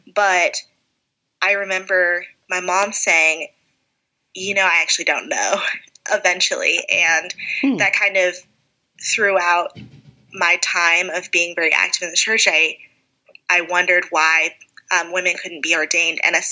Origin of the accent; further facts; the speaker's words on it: Washington, United States; Yeah, Washington State, 20 minutes away from Portland, Oregon. So green, rainy. I miss it.